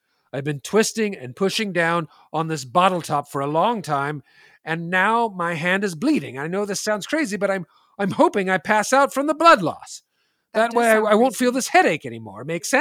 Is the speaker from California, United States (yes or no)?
yes; San Diego, California, United States; Now, for anyone growing up in San Diego at the time, you would know that Mr. Guy's Men's Shop was the finest men's shop in the whole town. It's where I shopped.